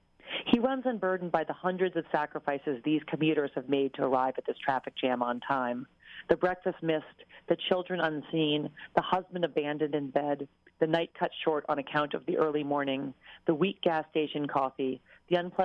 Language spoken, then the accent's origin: English; New York City, New York, United States; And I come from New York City